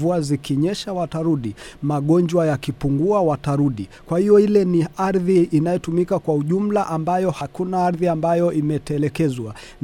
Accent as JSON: {"language": "Swahili", "town": "Ngorongoro", "region": "Arusha", "country": "Tanzania", "said": "Mimi natoka wilaya Ngorongoro, kaskazini mwa Tanzania, mkoa wa Arusha."}